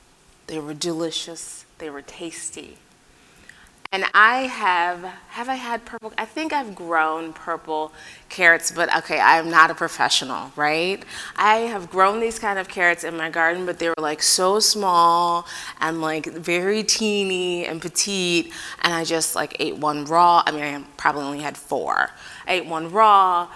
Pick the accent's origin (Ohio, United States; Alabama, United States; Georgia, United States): Ohio, United States; Akron; I'm originally from Akron, Ohio, which is the home of Goodyear.